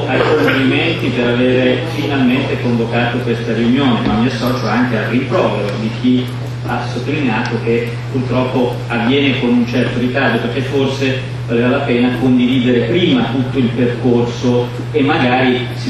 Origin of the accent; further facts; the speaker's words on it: Lombardy, Italy; intanto vengo dalla provincia di Milano, per capirci.